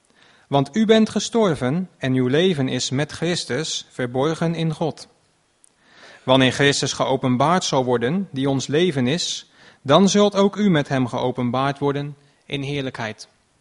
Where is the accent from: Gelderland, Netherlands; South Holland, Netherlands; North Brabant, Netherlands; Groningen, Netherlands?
South Holland, Netherlands; Rotterdam; ik kom uit Rotterdam, ik ben een burger van Rotterdam.